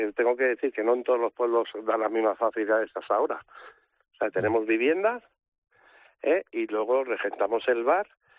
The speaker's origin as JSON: {"language": "Spanish", "town": "Pamplona", "region": "Navarre", "country": "Spain", "lives_now": "Villamuriel de Campos, Spain", "said": "Nosotros somos originarios de Pamplona. Uh-huh. Sí que es verdad que venimos de un pueblecito de Soria, pero somos originarios de Pamplona."}